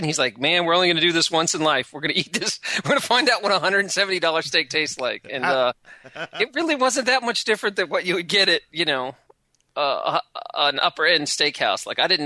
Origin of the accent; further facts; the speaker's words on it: Virginia, United States; born there; accent: Southern; now in US South; I was born in Virginia, and then I moved. I've been in the South like 25 years, so I picked up a Southern accent as I've been in the South my whole adult life.